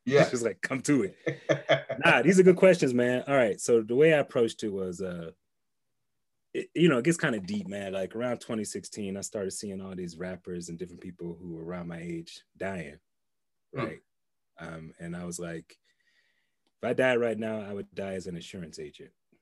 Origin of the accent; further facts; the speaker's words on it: Atlanta, Georgia, United States; Now, I'm from Atlanta and I have love for everybody that I grew up in Atlanta with, but support is not a big thing that I'm used to.